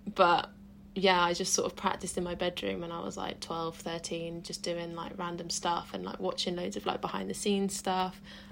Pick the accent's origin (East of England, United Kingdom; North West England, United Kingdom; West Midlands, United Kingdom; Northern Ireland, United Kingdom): East of England, United Kingdom; I literally went straight from sixth form in my hometown in Suffolk